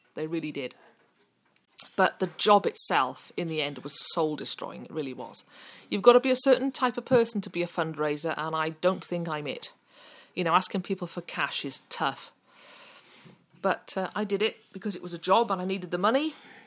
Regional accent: Wales, United Kingdom; I'm from South Wales originally. I've lived in quite a few places, actually, over the years. I obviously grew up in Wales. Went to school for the blind in Wales, luckily. Not a huge amount of distance from home, but far enough that I had to board

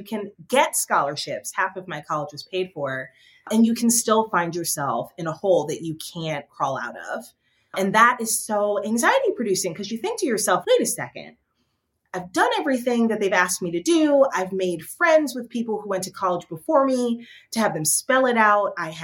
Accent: South Orange, New Jersey, United States; I grew up in South Orange, New Jersey, which is about 15 minutes outside of New York by train.

